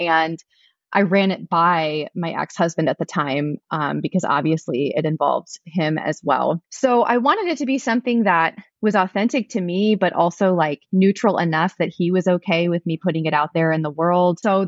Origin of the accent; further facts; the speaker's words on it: Columbus, Ohio, United States; I am from Columbus, Ohio.